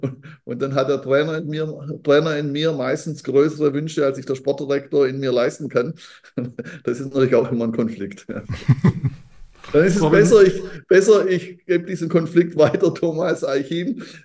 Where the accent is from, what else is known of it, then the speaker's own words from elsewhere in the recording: Baden-Württemberg, Germany; Was ich als Schwabe hier in Stuttgart schon von Nordlichtern hier in Stuttgart gehört habe